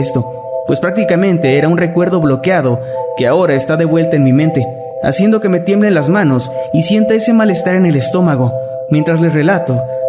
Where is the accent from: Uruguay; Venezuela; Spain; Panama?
Panama; de Panamá, de donde soy originaria